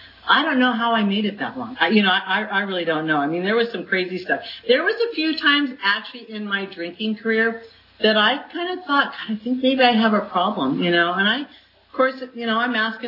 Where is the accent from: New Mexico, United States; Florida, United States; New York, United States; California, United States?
New York, United States; I moved from New York to San Diego, went to San Diego State, and I thought, oh God, it was like starting over. I didn't know anybody there, right? All my high school people are in New York